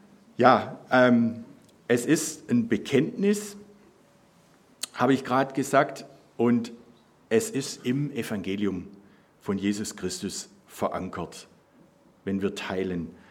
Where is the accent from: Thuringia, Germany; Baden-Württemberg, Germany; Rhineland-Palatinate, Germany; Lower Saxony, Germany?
Baden-Württemberg, Germany; was ist wichtig für uns als Schwaben, für uns als Württemberger, für uns als Deutsche